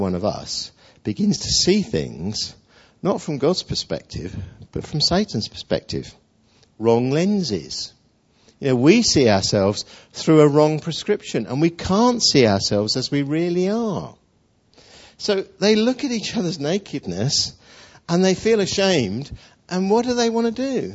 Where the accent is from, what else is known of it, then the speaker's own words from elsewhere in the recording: East of England, United Kingdom; You know, I grew up in a family where my family's were Baptists. We grew up in Essex, and in our Baptist church back in the 50s